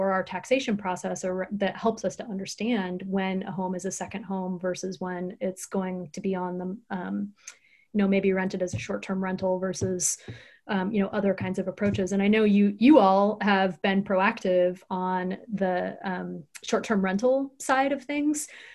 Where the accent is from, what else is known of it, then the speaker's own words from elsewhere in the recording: Idaho, United States; I grew up in Idaho, so I spent a lot of time in Haley and Ketchum, Idaho